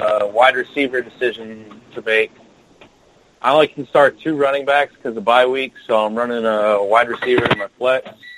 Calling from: Seattle, Washington, United States; Seattle, your resident UPS driver.

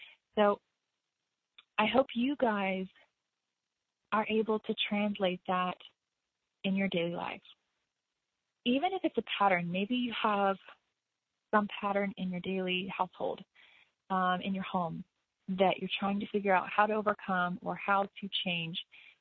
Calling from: Kentucky, United States; I'm calling from the Red River Gorge in Kentucky

